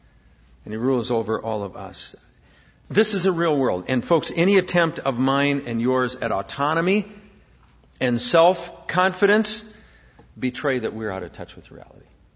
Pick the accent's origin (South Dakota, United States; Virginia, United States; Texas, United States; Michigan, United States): South Dakota, United States; I grew up in South Dakota, not many oceans nearby. We have waves of golden grain, you know, that kind of thing.